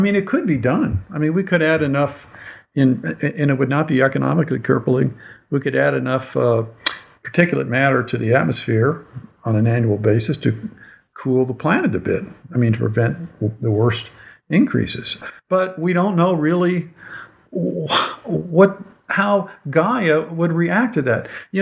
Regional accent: Akron, Ohio, United States; I grew up in Akron, and I grew up not far from Youngstown, really

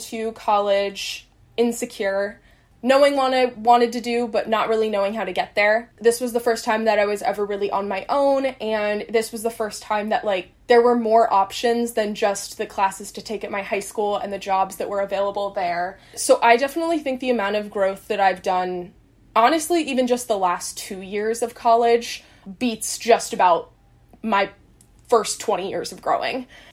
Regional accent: California, United States; I was born and raised in the Bay Area of California, and both of my parents were also born and raised in the Bay Area.

